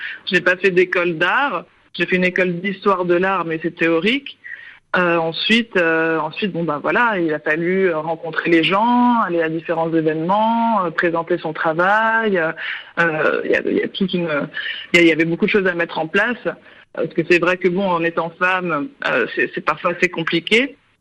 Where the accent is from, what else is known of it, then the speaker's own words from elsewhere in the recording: Paris, Île-de-France, France; Premièrement, moi, j'ai grandi à Paris, donc j'évolue à Paris